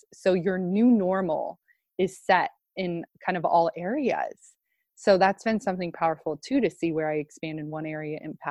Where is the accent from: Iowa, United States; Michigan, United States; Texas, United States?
Iowa, United States; I'm originally from Iowa, Midwest girl